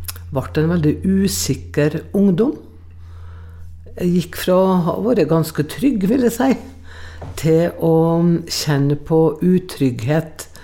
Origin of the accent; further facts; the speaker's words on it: Frei, Møre og Romsdal, Norway; kirka hjemme på Frei